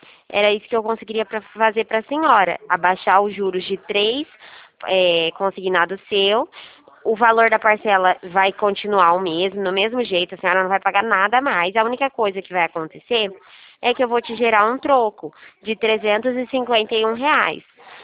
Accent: São Paulo, Brazil; sou do estado de São Paulo.

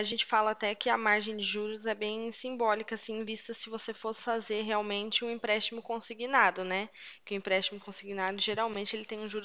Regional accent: Santa Bárbara d'Oeste, São Paulo, Brazil; Eu sou de Santa Bárbara do Oeste, interior de São Paulo.

